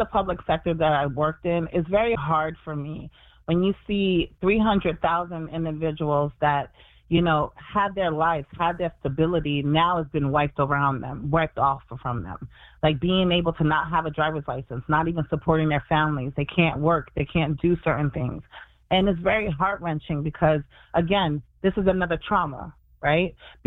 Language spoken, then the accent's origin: English; New York, United States; born there; yes, I'm a Haitian American. I was born in New York.